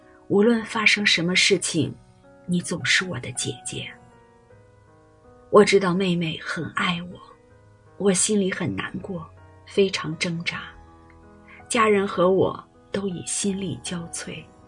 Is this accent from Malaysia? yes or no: yes; Malaysia; 小时候在马来西亚刚有彩色电视机时，大家都围着看，小孩子当然更觉新奇